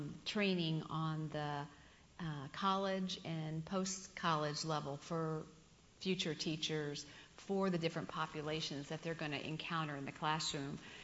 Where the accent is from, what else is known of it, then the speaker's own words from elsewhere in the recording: Lawrence Township, United States; I'm from Lawrence Township. I mean, they're in, it's out in a township school